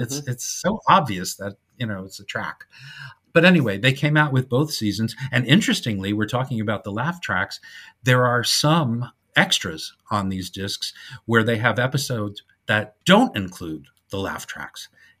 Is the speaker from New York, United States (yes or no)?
yes; New York, United States; I'm from the New York area